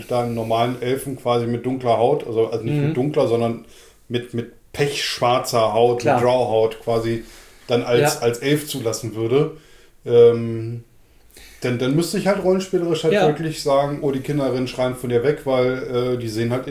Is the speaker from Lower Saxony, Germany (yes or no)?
yes; Lower Saxony, Germany; born or raised there